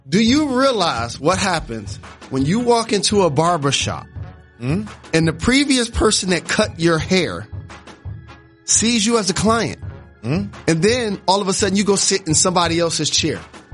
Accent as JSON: {"language": "English", "town": "Detroit", "region": "Michigan", "country": "United States", "tie": "born or raised there", "said": "So I could support my Detroit Lions and my Michigan Wolverines. That's my hometown team."}